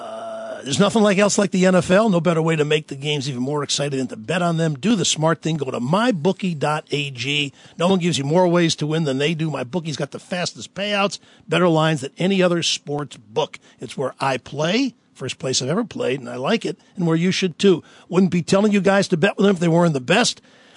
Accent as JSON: {"language": "English", "region": "New York", "country": "United States", "tie": "born or raised there", "said": "As you know, I grew up in New York, and I came here"}